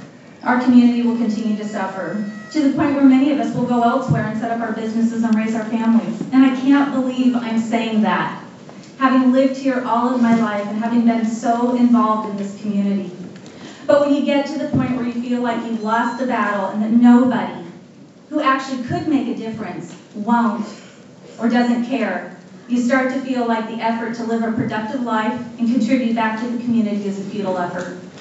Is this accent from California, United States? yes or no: yes; Eureka, California, United States; I live and work in Eureka, which is my hometown.